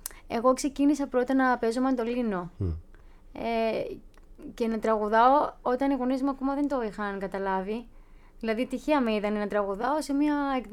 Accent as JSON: {"language": "Greek", "town": "Limassol", "region": "Limassol District", "country": "Cyprus", "tie": "born or raised there", "moved": "as an adult", "said": "Στη Λεμεσό. Και στα 18 έφυγα για να έρθω να σπουδάσω μουσικολογία και κλασική κιθάρα."}